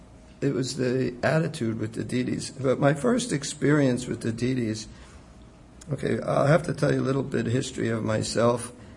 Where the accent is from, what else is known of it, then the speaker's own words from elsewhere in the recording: New York, United States; now in Boston, United States; So I moved in the temple here in Boston. I'm from New York, and I wanted to get a little further away from my family. So I came to Boston.